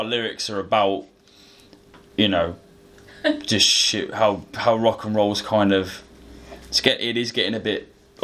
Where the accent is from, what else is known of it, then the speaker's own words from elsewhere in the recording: Stourbridge, West Midlands, United Kingdom; We're playing the Claptrap venue in Stourbridge because we're all from Stourbridge.